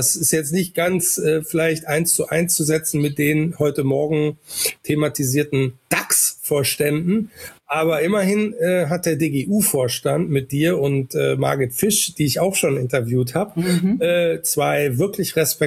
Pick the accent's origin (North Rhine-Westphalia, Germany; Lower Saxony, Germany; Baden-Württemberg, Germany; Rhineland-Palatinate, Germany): North Rhine-Westphalia, Germany; Hamm; er nämlich in meiner Heimatstadt Hamm nämlich dann Chefarzt war